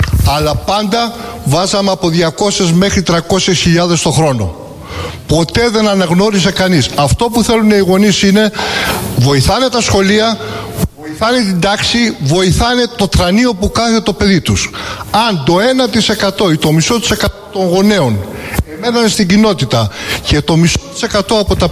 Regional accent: Greece; ποτέ δεν τράπηκα ότι είμαι Έλληνας

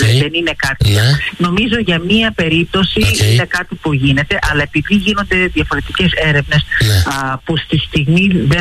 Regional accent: Greece; έχουμε συλλογικό καθήκον σαν Έλληνες να τιμήσουμε την καταγωγή μας και τη χώρα μας

